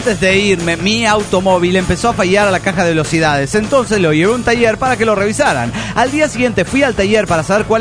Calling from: Bahía Blanca, Buenos Aires Province, Argentina; de Bahía Blanca, Argentina.

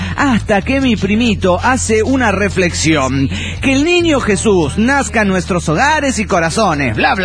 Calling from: Lima, Peru; de Lima, Perú.

